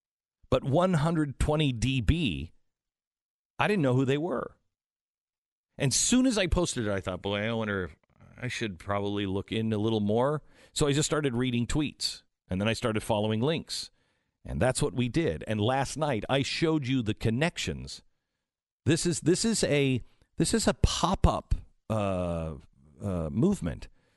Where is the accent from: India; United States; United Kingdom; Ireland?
United Kingdom; England; The real root of Brexit is, you know, we're English. We're English. And we're proud to be English.